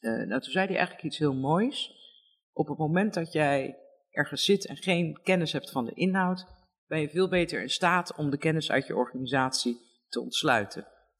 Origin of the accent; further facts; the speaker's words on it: Brazil; Dutch is a second language; moved away; Ik ben opgegroeid in Brazilië in eind jaren 70, begin jaren 80.